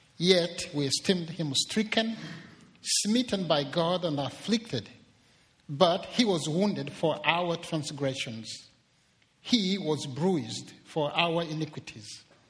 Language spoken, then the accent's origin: English; Canada; And so I was there as a Canadian.